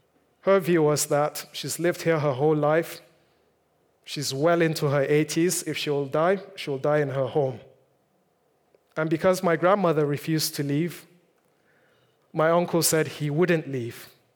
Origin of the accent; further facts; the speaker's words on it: North East, Nigeria; now in England, United Kingdom; the situation back in my home country, Nigeria, was not the same. You see, I come from the northeastern part of Nigeria